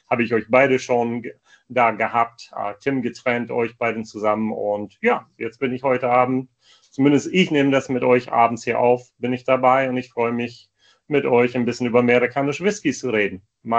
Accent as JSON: {"language": "German", "region": "Virginia", "country": "United States", "tie": "born or raised there", "also_born_or_lived": "Pennsylvania", "second_language": "German", "moved": "yes", "lives_now": "Germany", "said": "Geboren in Pennsylvania, aufgewachsen allerdings als Teenie in Virginia, 1988 nach Deutschland gekommen. Also schon seit 37 Jahren jetzt hier im Lande. Zuerst war ich bei Essen, und dann habe ich studiert bei Darmstadt, und dann habe ich oben im Norden gewohnt, 27 Jahre in Itzehoe praktisch"}